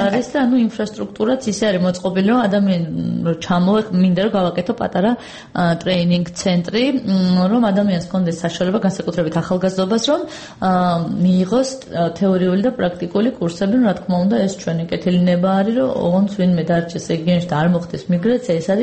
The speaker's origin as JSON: {"language": "Georgian", "region": "Tbilisi", "country": "Georgia", "tie": "born or raised there", "said": "სიმართლე გითხრათ, მე სოფელი საერთოდ არ მქონია, თბილისში დავიბადე, გავიზარდე"}